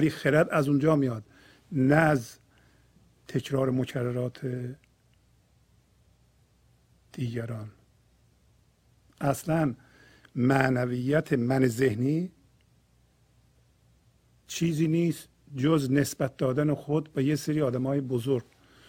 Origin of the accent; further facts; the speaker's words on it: Iran; من همچون ایرانی هستم